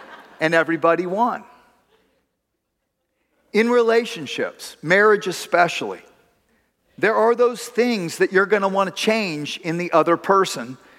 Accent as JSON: {"language": "English", "region": "Texas", "country": "United States", "tie": "born or raised there", "said": "Yeah, you know, there are a lot of great things about us Texans. I grew up as a Texan, even though I spent my time away."}